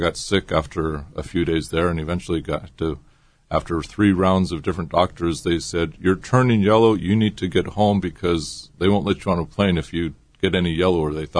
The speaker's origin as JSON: {"language": "English", "town": "Huntington Beach", "region": "California", "country": "United States", "tie": "born or raised there", "said": "I grew up in Huntington Beach, and at that time, I was pretty isolated."}